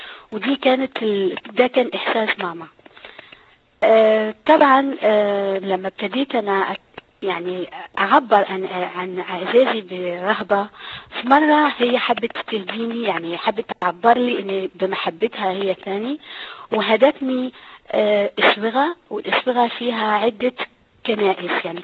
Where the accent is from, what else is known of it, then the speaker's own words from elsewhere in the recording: South Algeria, Algeria; أصلي من الجزائر، من جنوب الجزائر، لست من جبال القبائل ولكن من جنوب الجزائر، وهناك معروف ان في اصل عربي اكثر من اي منطقة موجودة في الجزائر.